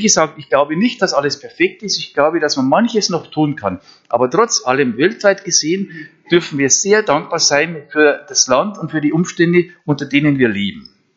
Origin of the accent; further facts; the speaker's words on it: Germany; dadurch hat sich das Bild auf Deutschland, auf meine Heimat, komplett verändert.